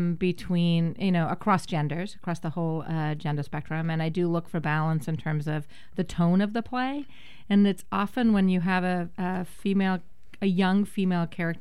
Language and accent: English; Liverpool, North West England, United Kingdom; Although I'm from Liverpool